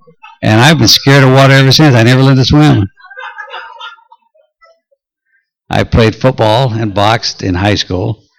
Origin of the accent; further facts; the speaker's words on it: Dayton, Washington, United States; I grew up in on the Circle J Ranch in eastern Washington, a little town called Dayton, and the ranch was owned by my father